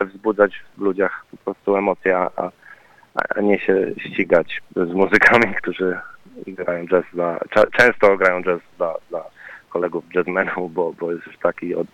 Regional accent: New Zealand; jestem z Nowej Zelandii

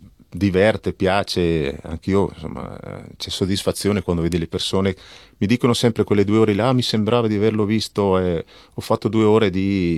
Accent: Cremona, Lombardy, Italy; born there; Io sono nato a Cremona, di origine di papà svizzero, però sono italiano.

